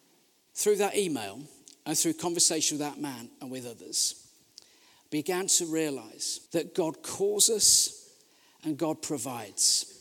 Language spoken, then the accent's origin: English; West Midlands, United Kingdom; I'm from the West Midlands.